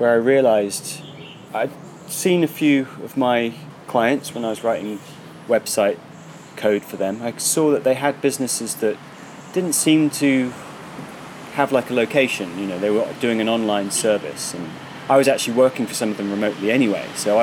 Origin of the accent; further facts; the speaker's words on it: United Kingdom; I'm being British, having this sort of self-depreciating thing.